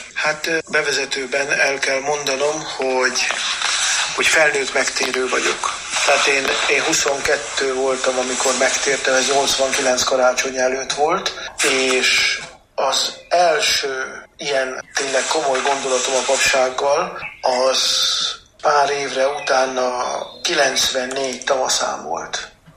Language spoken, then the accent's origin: Hungarian; Szihalom, Heves, Hungary; Heves megyében, Szárhelyből származom, Szihalom kisközségből